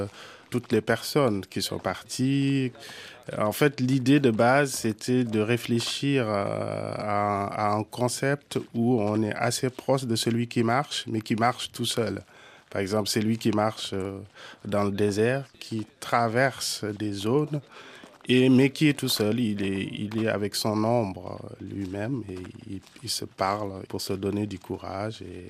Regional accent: Dimat, Saint-Louis, Senegal; Je viens du Sénégal et de la Mauritanie, en fait, particulièrement d'un petit village au bord du fleuve, à la frontière sénégalo-mauritanienne qui s'appelle Dimat. Et de l'autre côté, quand tu traverses, c'est Tekan. Je viens de là.

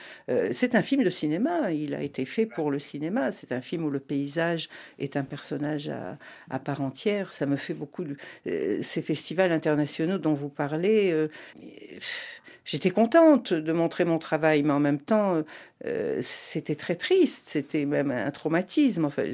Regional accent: Morocco; born there; Et le Maroc, qui est à la fois mon pays natal

